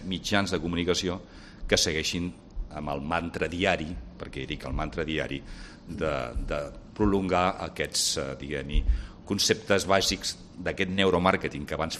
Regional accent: Manresa, Catalonia, Spain; els meus veïns del meu poble, allà a Manresa, a Sant Padó

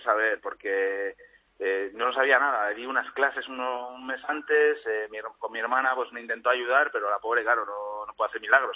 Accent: Spain; moved away as an adult; Bueno, fui de España un poco asqueado de todo lo que estaba ocurriendo.

